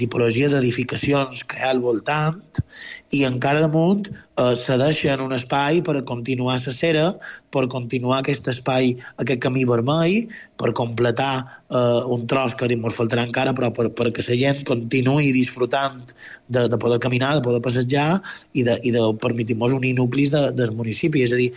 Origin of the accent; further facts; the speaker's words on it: Marratxí, Balearic Islands, Spain; pels que som d'Esplanetes, pels que som de Marratxí, allò és nostre